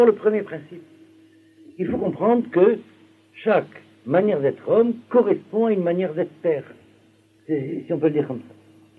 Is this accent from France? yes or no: no; Algeria; Moi, comme vous le savez, je suis originaire d'Algérie, j'étais habitué à un certain paysage, qui est le paysage algérien